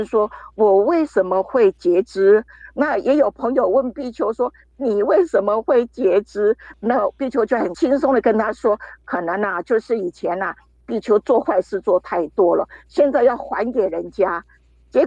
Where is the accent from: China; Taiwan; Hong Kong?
Taiwan; Taoyuan; 我是来自桃园的